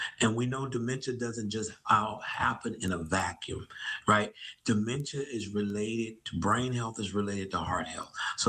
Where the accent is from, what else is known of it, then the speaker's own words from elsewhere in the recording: Macon, Georgia, United States; So I'm from Macon, Georgia, country town, Macon, Georgia, right?